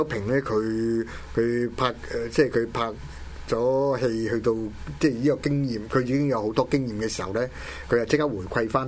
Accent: Hong Kong; 嗱我哋香港人拍電影就係咁樣嘅嘢

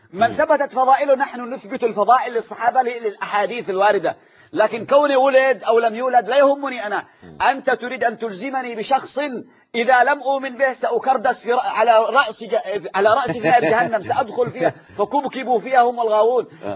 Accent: Yemen; لانني انا اليماني. انا من اليمن.

